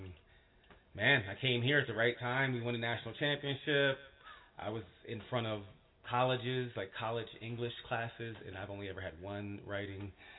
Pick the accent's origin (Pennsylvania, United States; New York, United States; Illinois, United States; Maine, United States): Pennsylvania, United States; Philadelphia; So from Philadelphia.